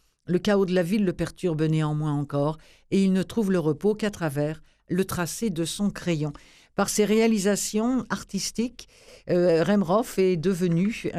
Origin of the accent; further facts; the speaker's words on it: France; comme moi, je viens de France.